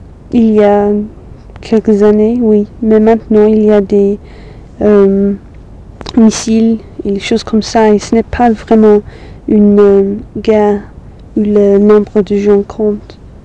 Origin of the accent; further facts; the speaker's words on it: South West England, United Kingdom; French is a second language; now in Manchester, United Kingdom; Parce que moi, je viens de la Cromwaille. C'est assez rural, il n'y a pas de, trop de violence.